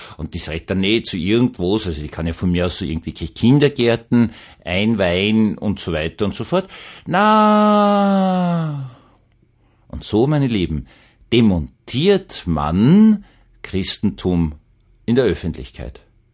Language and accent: German; Vienna, Austria; Wiener, bin Wiener.